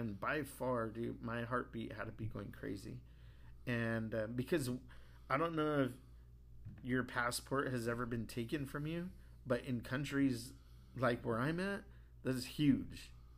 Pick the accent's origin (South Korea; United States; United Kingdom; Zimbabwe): United States; Los Angeles, California; I'm from East LA, you know what I'm saying?